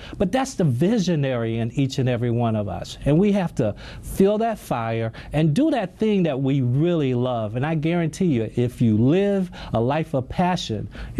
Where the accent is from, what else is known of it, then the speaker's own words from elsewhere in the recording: Gaston, Alabama, United States; I grew up in Gaston, Alabama. Now, although my parents were extremely poor, I lived in an entrepreneurial environment.